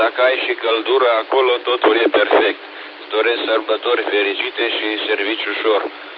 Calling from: Tomnatic, Timiș County, Romania; Q5 aici la mine, la Tomnatic în Tango Mike, la 50 km vest de Timișoara, 10 km înainte de orașul Sfânt Nicolae Mare.

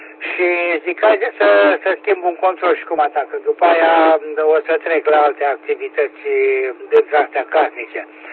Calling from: Ploiești, Prahova, Romania; în condiții foarte bune te recepționez și eu la Ploiești

